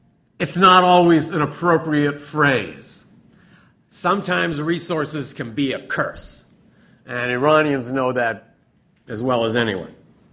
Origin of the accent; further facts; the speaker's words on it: United States; I'm from America.